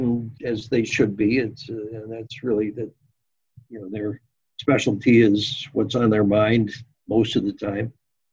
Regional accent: Detroit, Michigan, United States; born there; that's where I was born in Detroit, and I have family there

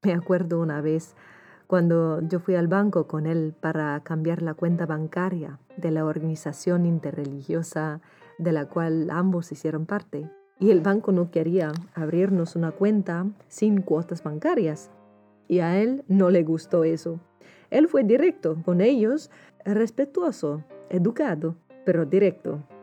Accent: United States; Spanish is a second language; Tom y yo somos gringos.

